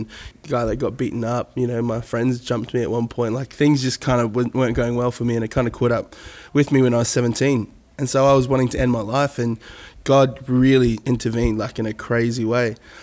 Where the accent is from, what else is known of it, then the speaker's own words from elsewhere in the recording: New Zealand; I was raised in New Zealand, two little islands south of Australia.